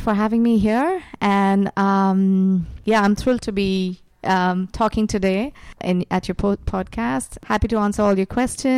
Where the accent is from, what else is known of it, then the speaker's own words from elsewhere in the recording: Bangalore, Karnataka, India; I grew up in India for, about 37 years I was in India, growing up in Bangalore.